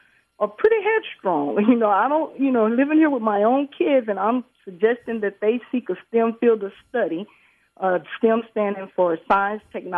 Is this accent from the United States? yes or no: yes; Dallas, Texas, United States; Okay, well, first of all, Jim, I grew up in Dallas, Texas, and I was a strong cowboy fan